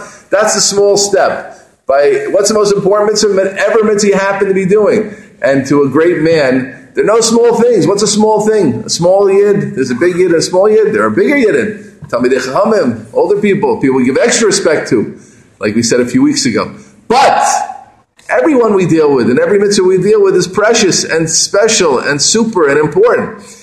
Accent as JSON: {"language": "English", "country": "United States", "said": "No offense to Americans. I'm also an American."}